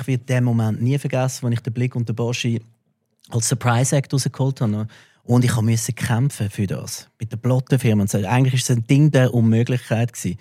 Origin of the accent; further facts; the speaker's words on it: Switzerland; Und deswegen sind wir Schweizer auch so brillant.